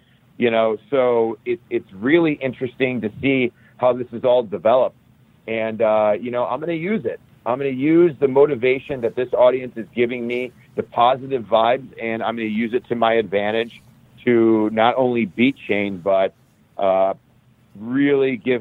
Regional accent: Cleveland, Ohio, United States; And so when you're in Cleveland, Ohio, which is my hometown where I grew up, there's a lot of nostalgia.

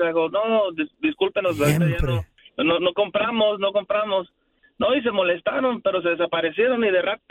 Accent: Jalisco, Mexico; Pues somos jaliscienses, o sacaron el tequila y ahí se hizo el desorden.

